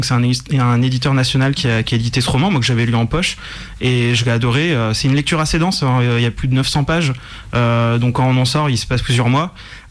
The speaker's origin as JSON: {"language": "French", "region": "Auvergne-Rhône-Alpes", "country": "France", "tie": "born or raised there", "said": "j'ai grandi dans le Beaujolais et j'ai fait mes études sur Lyon au début"}